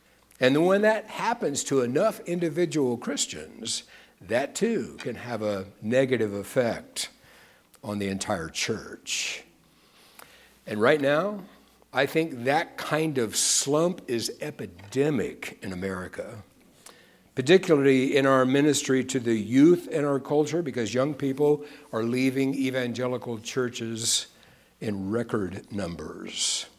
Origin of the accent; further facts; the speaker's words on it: Kansas, United States; So when I was a little kid, my folks used to let me come out here. I'm from Kansas. They would let me fly out here and stay with my sister.